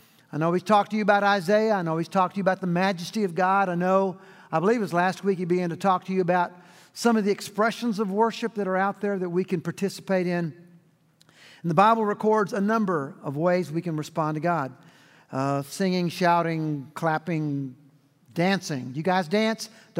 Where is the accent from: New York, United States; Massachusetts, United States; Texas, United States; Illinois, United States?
Texas, United States; Houston; born there; I love Texas. I was born in Houston, Texas. My family is there, three generations deep.